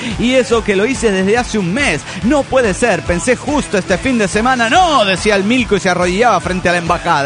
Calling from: Parral, Chihuahua, Mexico; soy la flaca de Parral de Chihuahua, México

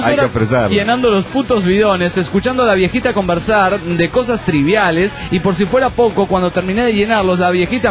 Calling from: Argentina; de Salud, República Argentina.

